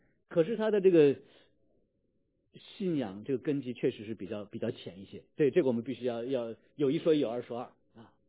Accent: China; 我来自中国，在无神论，也是在无神论的背景当中啊

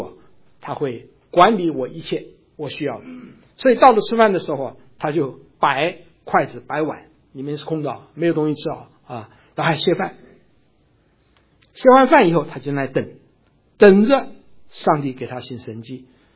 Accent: China; 当然看看他总是会带点吃的东西啊，对不对？我们中国人的这个习惯

